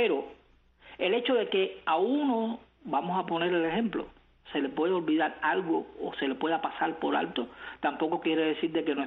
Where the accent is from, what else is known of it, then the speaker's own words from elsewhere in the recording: Cuba; a mi parte como cubano, a mis derechos como cubano.